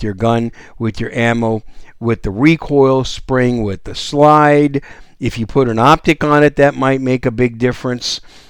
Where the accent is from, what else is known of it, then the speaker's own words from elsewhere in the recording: Wisconsin, United States; And, you know, my home state of Wisconsin has become more free.